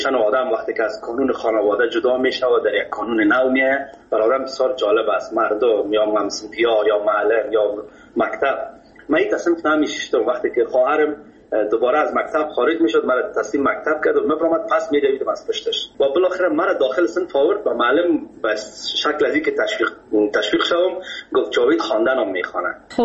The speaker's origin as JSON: {"language": "Persian", "region": "Kabul", "country": "Afghanistan", "tie": "born or raised there"}